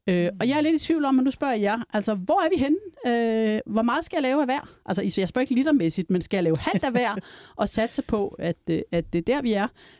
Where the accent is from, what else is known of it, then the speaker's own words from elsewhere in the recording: Region of Southern Denmark, Denmark; jeg er jo som sagt oprindelig sønderjyde